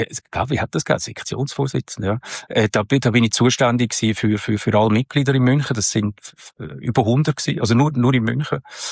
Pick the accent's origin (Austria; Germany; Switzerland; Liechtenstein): Switzerland; man hat sowieso einen gewissen Sympathie- und Doofheitsbonus als Schweizer.